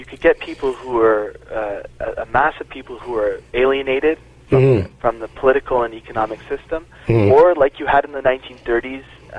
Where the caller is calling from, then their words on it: New York City, New York, United States; I'm speaking from New York, and I'm seeing some of the actions that are taking place in New York City right now.